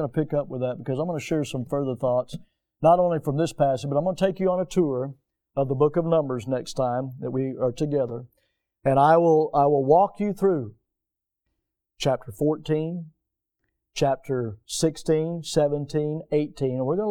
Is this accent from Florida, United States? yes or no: yes; Florida, United States; because I'm from Florida, being out in the heat and so forth with soccer, it didn't bother me.